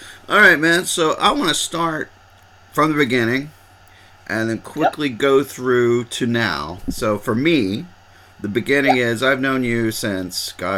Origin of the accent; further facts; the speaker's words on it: Georgia, United States; Yeah, so we're both from North Georgia, but you now split your time between Bangkok and Los Angeles, yeah?